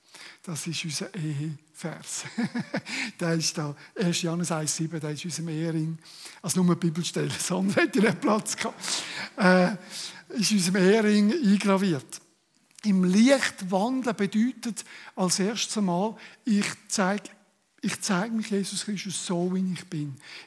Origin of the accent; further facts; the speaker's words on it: Switzerland; Und erst dann sind wir Schweizer.